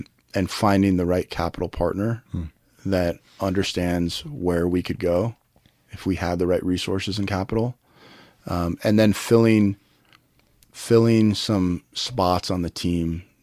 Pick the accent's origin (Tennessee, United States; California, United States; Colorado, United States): Colorado, United States; Well, I'm from Colorado and you know, a lot of the people that work with us and work for us and our partners are, so we're proud.